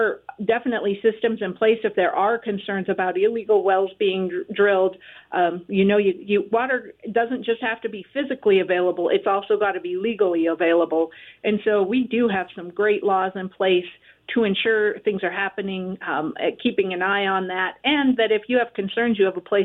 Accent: Roundup, Montana, United States; I'm actually from Roundup. I grew up there. Go Panthers.

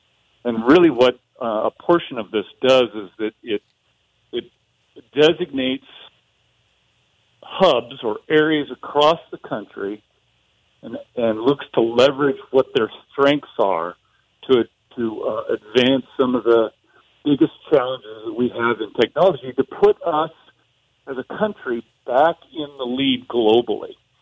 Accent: Livingston, Montana, United States; And of course, I'm from Livingston, and the entire 4th of July revolves around four nights of rodeo here in Livingston.

